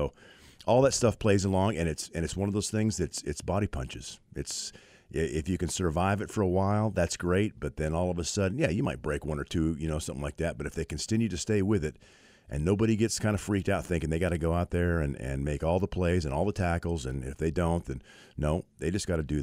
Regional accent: Denver, Colorado, United States; born there; Well, I know. Denver.

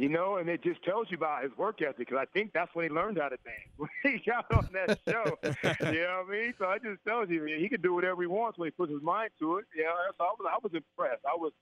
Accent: Ohio, United States; take it to my home state of Ohio

